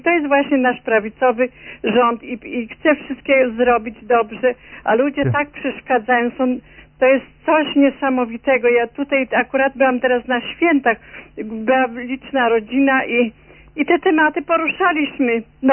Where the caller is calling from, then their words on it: Toronto, Ontario, Canada; Tutaj u nas w Toronto jest zalana prasa takimi bardzo brzydkimi pomówieniami.